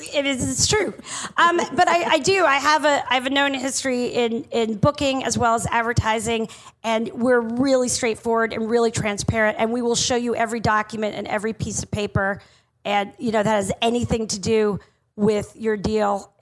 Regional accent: New Jersey, United States; Pizza bagel is what we call that, where I grew up in New Jersey.

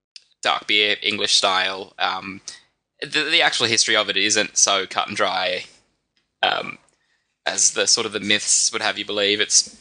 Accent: Australia; But being Australian

